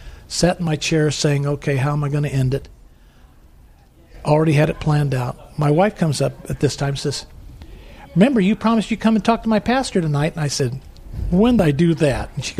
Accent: United States; It's that almost that American, yes, I'm American, so I must be a Christian type of thing.

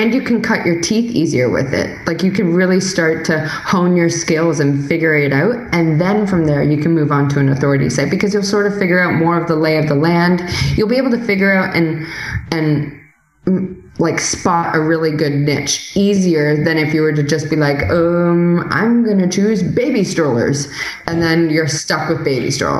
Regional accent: Toronto, Ontario, Canada; I'm from Toronto, and Toronto, it's just when we were living there, we had, okay, so I was living in Australia and then we went to New Zealand and then we went back to Toronto for about just under a year.

